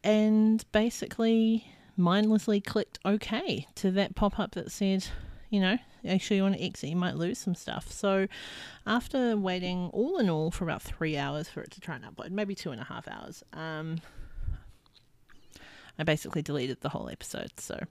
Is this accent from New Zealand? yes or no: yes; New Zealand; now in Australia; I'm recording this in Australia. I'm from New Zealand.